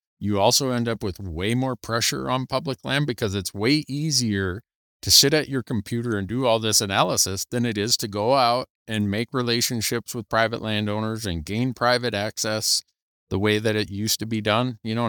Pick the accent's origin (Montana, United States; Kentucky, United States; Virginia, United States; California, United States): Montana, United States; Like my home state of Montana, we issue statutorily, we have to issue 17,000 non-resident deer and elk tags.